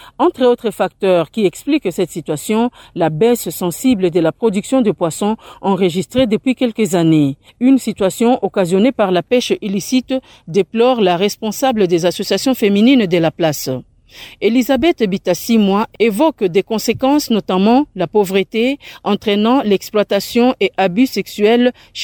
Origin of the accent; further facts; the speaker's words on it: Vichumbi, North Kivu, DR Congo; alors que chez nous à Vichumbi, on ne cultive pas.